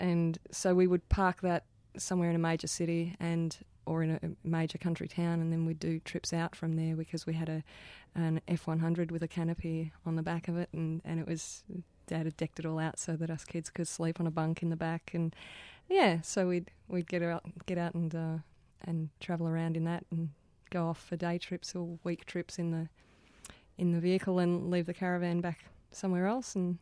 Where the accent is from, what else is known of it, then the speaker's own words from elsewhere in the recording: Echuca, Victoria, Australia; born there; I was born in Echuca and my family came off a property up there and we sold our house and packed up.